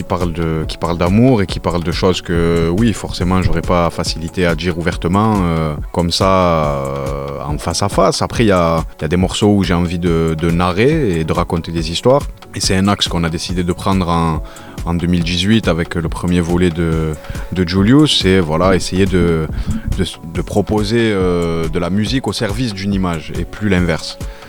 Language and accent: French; Marseille, Provence-Alpes-Côte d'Azur, France; Le Vélodrome, c'est le cœur de Marseille. Je suis Marseillais